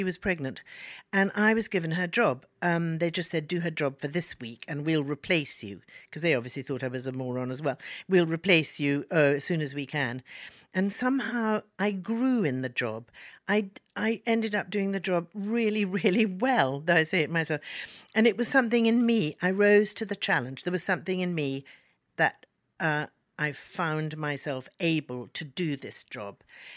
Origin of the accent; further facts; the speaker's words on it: India; born there; I was born in India.